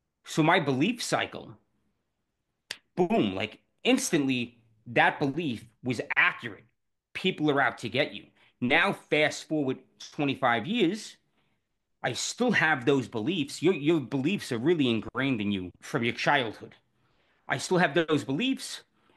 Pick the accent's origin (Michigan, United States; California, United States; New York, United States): New York, United States; New York City; born there; I was born in New York City.